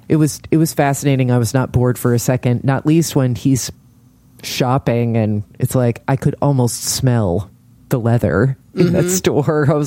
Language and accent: English; New Jersey, United States; I'm from Jersey